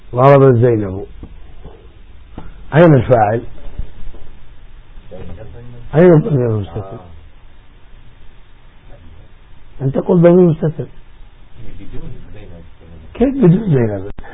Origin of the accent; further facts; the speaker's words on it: Saudi Arabia; هذا ما يظهر عندنا في السعودية فقط عندكم هنا أشياء كثيرة عجيبة عندكم